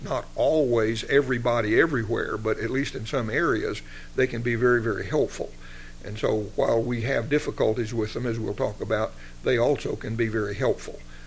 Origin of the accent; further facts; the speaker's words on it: Texas, United States; I grew up in West Texas, and prickly pears are common there.